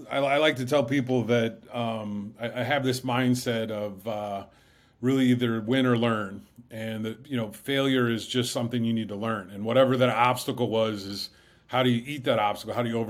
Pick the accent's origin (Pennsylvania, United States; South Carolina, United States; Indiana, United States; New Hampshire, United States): Indiana, United States; Fort Wayne; I grew up in South Fort Wayne, which is a very diverse community.